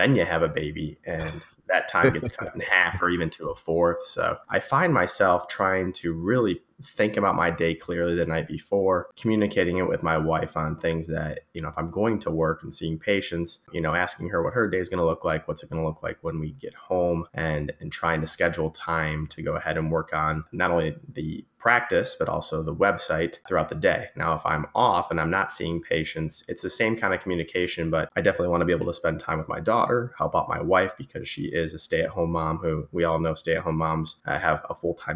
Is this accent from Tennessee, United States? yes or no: no; Detroit, Michigan, United States; now in Charlotte, United States; I am a practicing optometrist in the Charlotte, North Carolina area, but I'm born and raised in Metro Detroit. I went to high school in Novi, Michigan